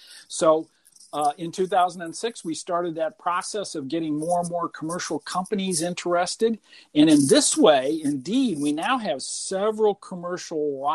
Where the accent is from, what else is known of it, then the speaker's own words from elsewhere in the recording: Burlington, Iowa, United States; I was born and raised in Burlington.